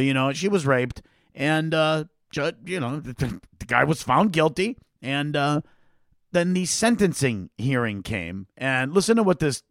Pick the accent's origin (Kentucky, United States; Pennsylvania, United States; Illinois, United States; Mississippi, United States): Illinois, United States; First, we'll start in Illinois here, my home state.